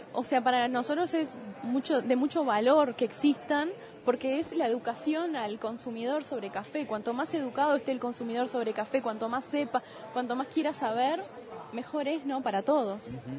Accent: Uruguay; Entonces, también como uruguayos, eso es algo que nos tiene que llenar de orgullo.

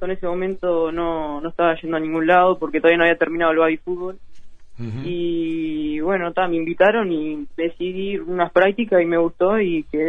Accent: Atlántida, Canelones, Uruguay; somos 4 de Atlántida y viajamos juntos.

